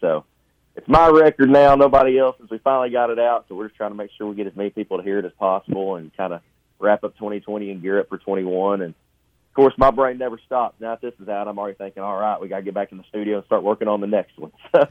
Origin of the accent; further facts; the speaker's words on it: Arkansas, United States; growing up in Central Arkansas, you know, I was a very old generation raised kid.